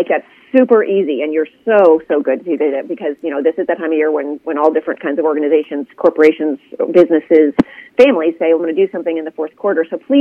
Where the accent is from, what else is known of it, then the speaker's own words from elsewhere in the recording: California, United States; we're celebrating the third anniversary of our program out in California, my home state.